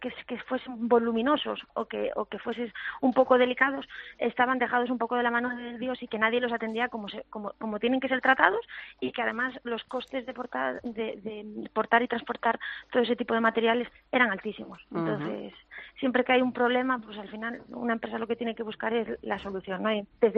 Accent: Galicia, Spain; now in Barcelona, Spain; soy gallega, aunque mi nombre confunda entre que todo el mundo se imagina que voy a tener un acento canario y muy suave y al final no

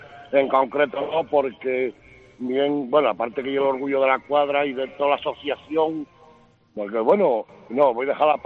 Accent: Siero, Asturias, Spain; now in Langreo, Spain; Yo soy de... Bueno, yo vivo en Langreo, pero en realidad soy de Siero. Soy de un pueblo que se llama El Berrón.

